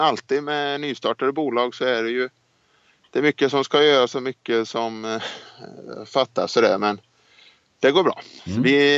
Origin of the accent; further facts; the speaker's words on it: Skövde, Västra Götaland County, Sweden; also born or lived in Mallorca; Just nu så bor vi i Skövde. Mm. Så vi flyttade hem i somras. Vi bodde 2 år på Mallorca. Och nu är vi hemma i Skövde här.